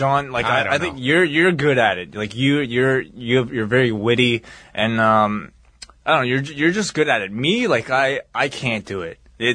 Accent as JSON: {"language": "English", "country": "Canada", "said": "I mean, we're Canadian, sorry."}